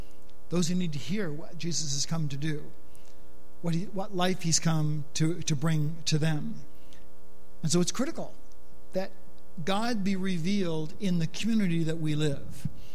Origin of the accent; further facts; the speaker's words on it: United States; We're American.